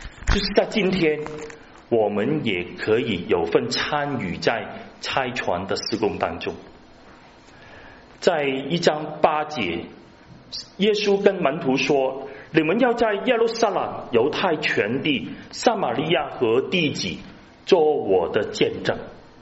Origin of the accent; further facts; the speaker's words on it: Hong Kong; 好像我是香港人，我是把福音传给香港人